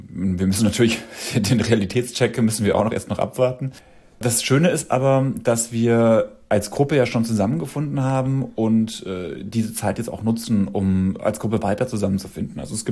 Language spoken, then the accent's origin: German; Dachau, Bavaria, Germany; also born or lived in Munich; Ich komme ja aus Dachau und ich habe in München gewohnt und bin 2003, nee, 2005 von dort weggezogen.